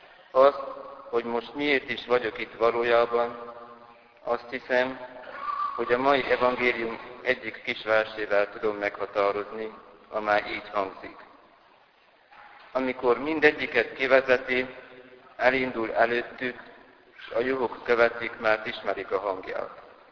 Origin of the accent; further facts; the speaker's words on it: Sâncrăieni, Harghita, Romania; also born or lived in Miercurea Ciuc; első éves kispap vagyok. Csíkszeredában születtem 1997. augusztus 23-án. Szülőfalumban Csíkszentkirályon nevelkedtem